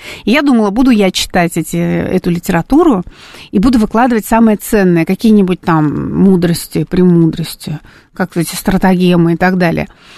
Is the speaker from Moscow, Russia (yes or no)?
no; Saint Petersburg, Russia; я из Санкт-Петербурга приехала в свое время.